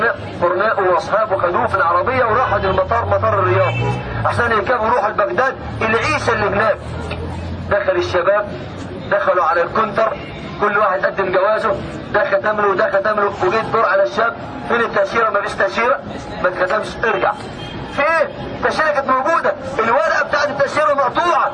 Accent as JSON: {"language": "Arabic", "town": "Mansoura", "region": "Dakahlia", "country": "Egypt", "said": "الميدان ده عندنا في المنصورة"}